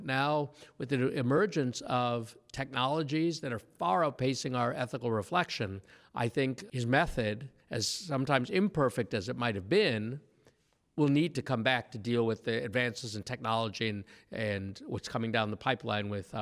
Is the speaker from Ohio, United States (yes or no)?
yes; Toledo, Ohio, United States; when I was a child, I grew up in Toledo